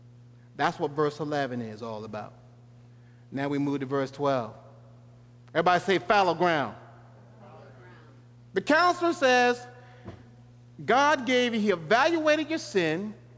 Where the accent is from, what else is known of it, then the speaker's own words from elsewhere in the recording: Georgia, United States; And as a boy growing up in Georgia, we used to have a little garden.